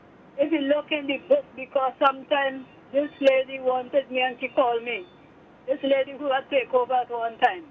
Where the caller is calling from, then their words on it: Santa Cruz, San Juan–Laventille, Trinidad & Tobago; I'm calling from the Santa Cruz Hall Road. I'm the lady on the hill.